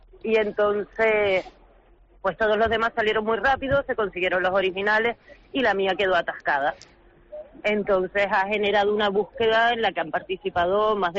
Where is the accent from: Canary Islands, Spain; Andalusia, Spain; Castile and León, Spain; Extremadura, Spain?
Canary Islands, Spain; accent: Canarian; also born or lived in Barcelona, Spain; Yo nací en Tenerife, soy de allí, me siento muy orgullosa de ser de allí, aquello es un pequeño paraíso, pero sí que es verdad que tengo raíces francesas, sí que es verdad que viví muchos años en Barcelona y en otras partes del mundo